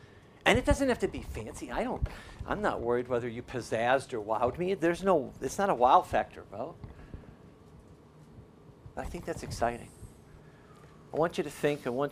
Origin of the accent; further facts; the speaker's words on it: United States; they're ridiculous for me, and I'm from America.